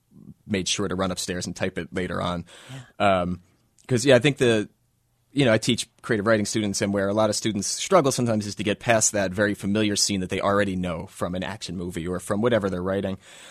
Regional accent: Philadelphia, Pennsylvania, United States; I grew up in Roxborough, and they're based on a lot of the sort of people I knew

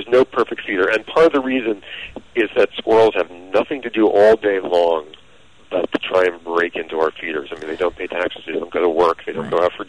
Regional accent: New York City, New York, United States; moved away as an adult; began when I moved to Washington back in the late 1980s, and I was living in an apartment by myself. I'm originally from New York City.

